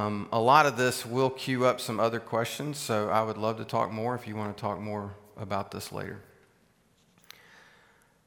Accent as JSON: {"language": "English", "region": "South Carolina", "country": "United States", "said": "I tell you, one time, right the first year we moved up here, I'm from South Carolina, okay? So we measure our yards in acres."}